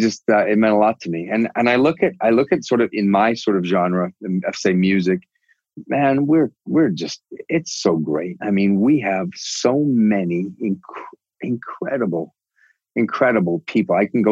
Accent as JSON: {"language": "English", "country": "Canada", "said": "There's something really special about being Canadian, isn't there, though?"}